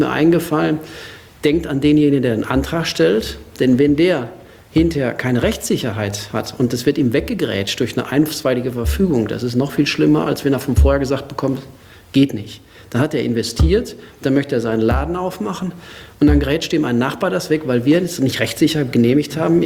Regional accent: North Rhine-Westphalia, Germany; born or raised there

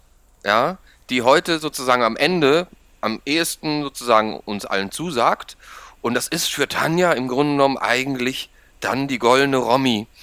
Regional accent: Austria; für mich als Österreicher

